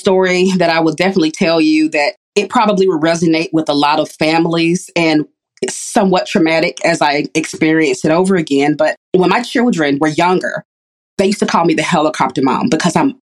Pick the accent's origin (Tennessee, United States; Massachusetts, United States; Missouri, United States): Tennessee, United States; Chattanooga; We are from Chattanooga, Tennessee. I was born and bred here in the Deep South.